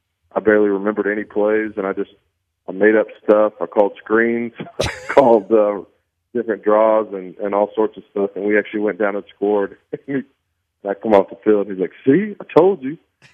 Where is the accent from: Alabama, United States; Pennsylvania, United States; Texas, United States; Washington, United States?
Texas, United States; Abilene; So I'm from Abilene.